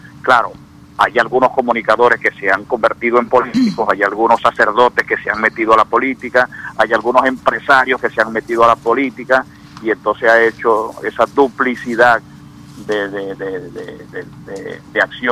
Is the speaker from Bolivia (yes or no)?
no; Venezuela; porque al final somos venezolanos.